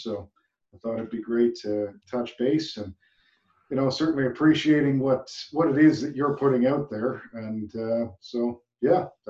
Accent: Canada; Of course, being a Canadian professor

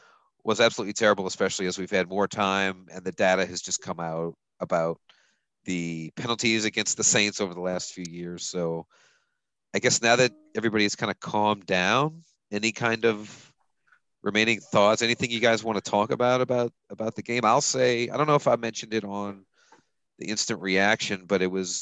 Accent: Scotland, United Kingdom; accent: Scottish; That's my Scottish accent trying to come out.

